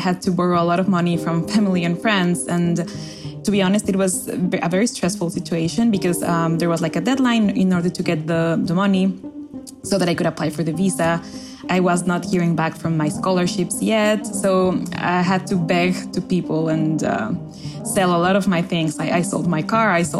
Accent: Mexico City, Mexico; now in Cambridge, United States; I am from Mexico City.

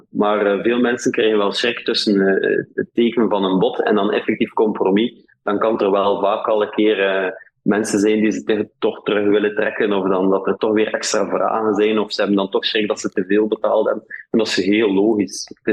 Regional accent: Ostend, Flanders, Belgium; ik ben van Oostende, ik hou van Oostende

